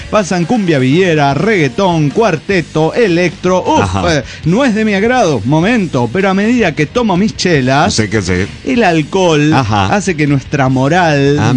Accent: Oaxaca, Mexico; de Oaxaca, México.

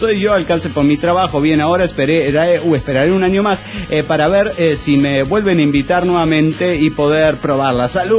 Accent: Cochabamba, Bolivia; de Cochabamba, Bolivia.

